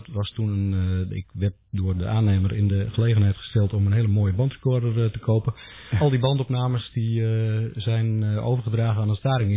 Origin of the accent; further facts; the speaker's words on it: Laren, Gelderland, Netherlands; accent: Laren dialect; Ik ben zelf dialectspreker van Laren.